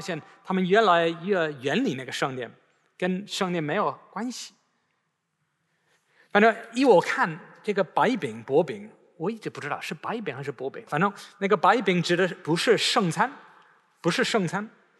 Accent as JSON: {"language": "Chinese", "country": "United Kingdom", "said": "我们英国人容易把自己的房子当做一个城堡"}